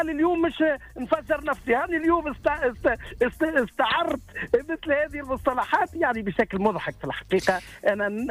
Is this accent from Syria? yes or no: no; Tunisia; نحن كشعب تونسي نحبطوا ونوليو نخافوا